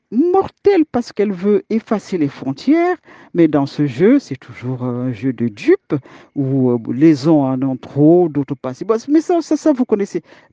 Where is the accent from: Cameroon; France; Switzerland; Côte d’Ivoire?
Cameroon; Bien sûr que je suis camerounaise, mais ça ne veut pas dire que je suis contre le panafricanisme